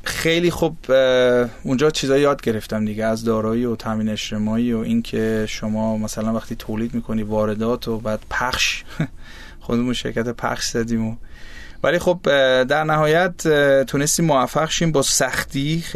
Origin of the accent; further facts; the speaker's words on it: Germany; من تو آلمان به دنیا اومدم، مادرم آلمانیه و من 28 سالم آلمان زندگی کردم، کار کردم، بعد اونجا خب بزرگ شدم.